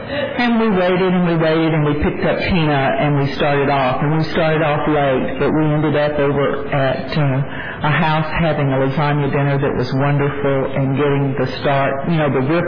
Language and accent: English; Texas, United States; I'm from Texas. That's no excuse.